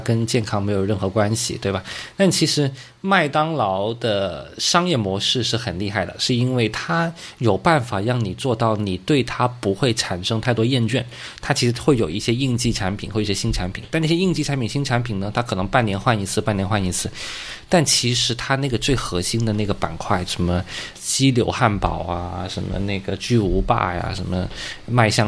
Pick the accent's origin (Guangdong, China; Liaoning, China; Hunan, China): Guangdong, China; 我是个广东人